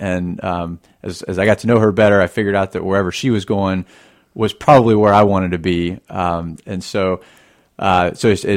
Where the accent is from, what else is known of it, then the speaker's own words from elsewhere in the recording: Atlanta, Georgia, United States; also born or lived in North Carolina / South Carolina; So I was born in Atlanta and moved around a fair bit as a kid, but very squarely southeast. I lived in North Carolina a little bit growing up, a little South Carolina, back to Atlanta around about the Olympics